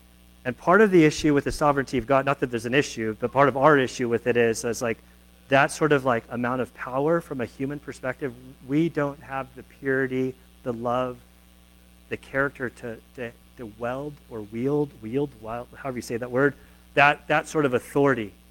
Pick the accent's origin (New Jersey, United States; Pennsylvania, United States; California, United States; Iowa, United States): California, United States; South Lake Tahoe; So I grew up in South Lake Tahoe. I love South Lake Tahoe.